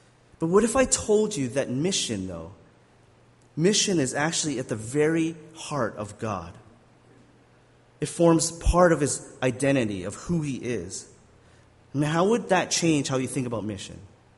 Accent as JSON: {"language": "English", "town": "Regina", "region": "Saskatchewan", "country": "Canada", "tie": "born or raised there", "said": "I grew up in Alliance Church back in Regina when I grew up."}